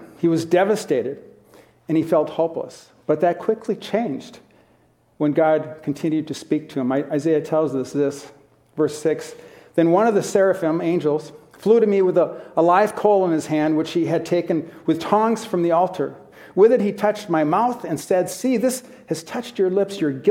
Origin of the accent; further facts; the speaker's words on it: United States; I'm a dad, I'm a husband, I'm an American, I'm an author.